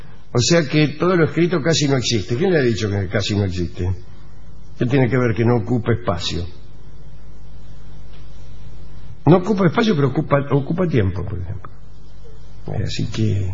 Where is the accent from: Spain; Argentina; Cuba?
Argentina; Concordia, Entre Ríos; now in Rosario, Argentina; de Concordia. Estoy estudiando en la ciudad de Rosario.